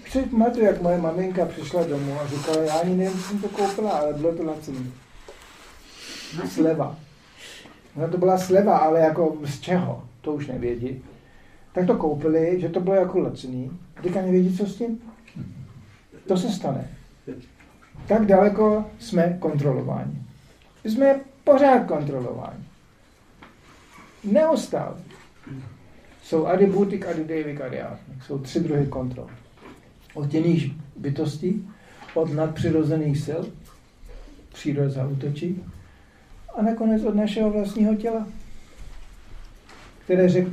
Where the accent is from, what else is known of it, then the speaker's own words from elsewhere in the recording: Germany; Tady se to ještě v Čechách neměli, ale já jsem vyrůstal v Německu